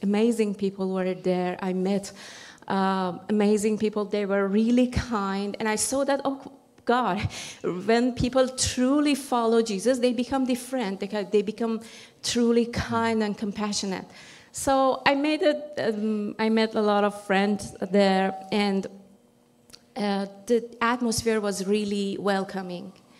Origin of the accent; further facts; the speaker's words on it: Iran; Yeah. I come from Iran